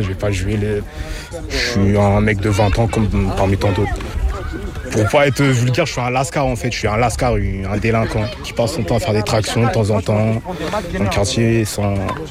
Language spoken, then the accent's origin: French; Villejuif, Île-de-France, France; Non, je suis de Villejuif, moi, dans Val-de-Marne.